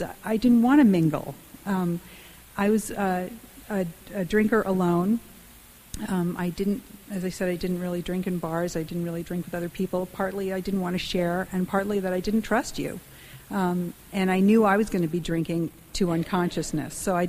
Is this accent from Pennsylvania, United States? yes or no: no; Connecticut, United States; I grew up in Connecticut